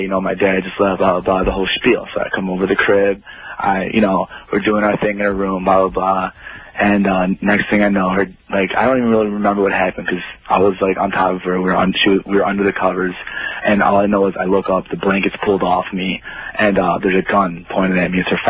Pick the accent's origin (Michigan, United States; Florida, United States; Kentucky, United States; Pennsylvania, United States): Michigan, United States; Detroit; Yeah, I'm 19. That's correct. I'm from Detroit, representing blah, blah, blah.